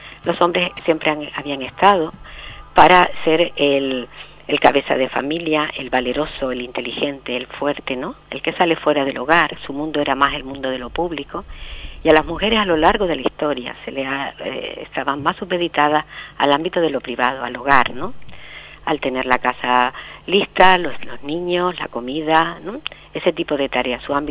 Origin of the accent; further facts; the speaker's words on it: La Palma, Canary Islands, Spain; no solo podemos pensar en nosotros, en nuestro país, en España, en Canarias, en La Palma, ¿no?